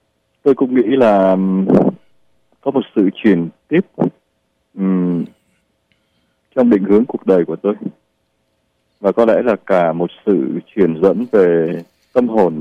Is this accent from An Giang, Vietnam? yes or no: no; Hanoi, Vietnam; accent: Hanoi; tôi quyết định tôi giữ giọng Hà Nội một cách, cố gắng giữ một cách chuẩn mực và không thay đổi. Nhưng mà thực ra thì quê gốc của tôi là Nam Bộ. Tôi quê ở Đồng Tháp, tỉnh Đồng Tháp. Và ba tôi là người tập kết ra Hà Nội. Mẹ tôi là người Hà Tây.